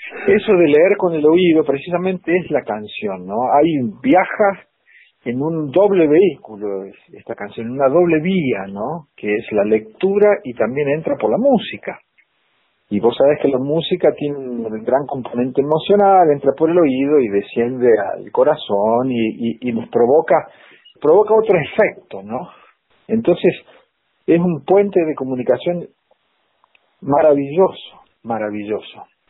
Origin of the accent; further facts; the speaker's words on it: Huinca Renancó, Córdoba, Argentina; now in Córdoba, Argentina; nosotros que estamos en el centro del país, aquí en Córdoba, que es donde vivo yo. Yo soy oriundo de Huinca Renancó, que está al sur de la provincia de Córdoba, ya lindando con La Pampa.